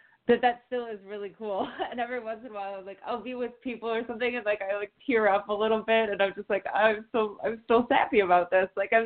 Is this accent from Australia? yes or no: no; Iowa, United States; also born or lived in Chicago; I lived for 8 years in Chicago, and I recently moved from Chicago to Iowa. I grew up in Iowa, and so I recently moved states